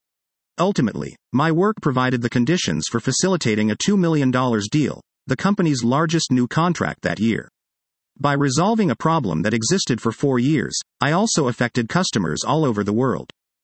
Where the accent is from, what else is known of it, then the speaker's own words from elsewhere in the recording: Iran; English is a second language; also born or lived in Mexico / United States; Growing up in Iran and having lived in Mexico and the US